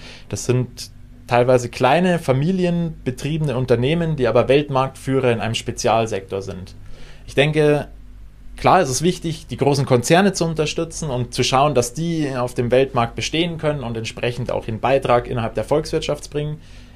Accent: Bavaria, Germany; now in Switzerland; ich komme aus Bayern

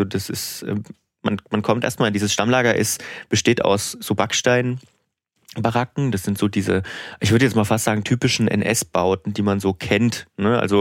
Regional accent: Thuringia, Germany; ich komme aus Thüringen

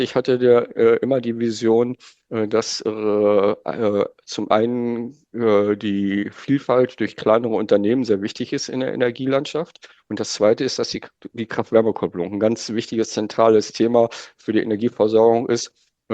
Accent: North Rhine-Westphalia, Germany; ich komme ja aus Nordrhein-Westfalen

